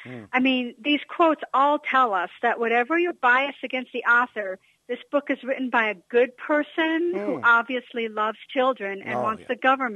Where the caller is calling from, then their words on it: Pittsburgh, Pennsylvania, United States; Pittsburgh.